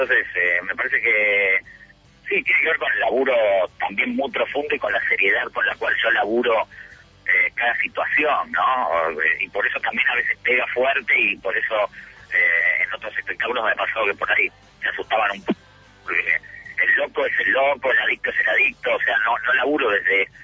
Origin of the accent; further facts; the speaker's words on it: Spain; pero nosotros somos de España